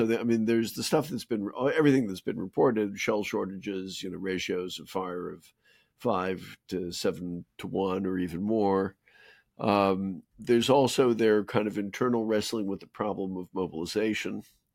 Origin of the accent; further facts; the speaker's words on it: United States; I felt terrible being an American overseas, which is a feeling I always hate.